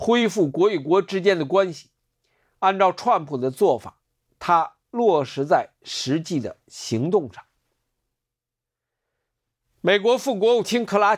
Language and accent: Chinese; China; 作为大陆人，我第一次听说的，从来没有听说过。